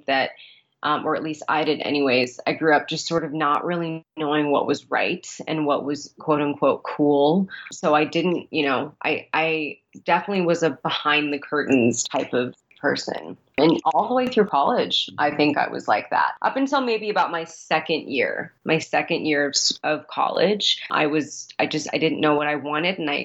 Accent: Oregon, United States; I grew up in Oregon, and I was in college, and I was really, honestly, a very sort of confused child. I think being a first generation person

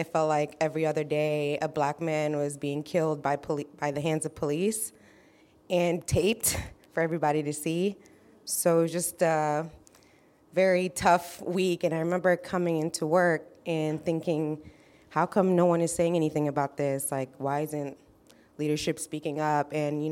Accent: Sudan; born there; So I was born in Sudan, Africa.

